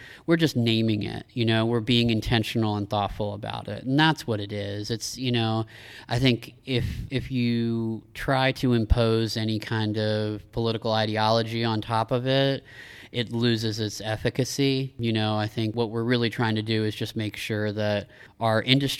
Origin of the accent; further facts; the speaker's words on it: Appalachia, United States; For me, as I said, I grew up in Appalachia. Being of Appalachia, being Appalachian American, is something that's very central to my identity. You know, I grew up in the mountains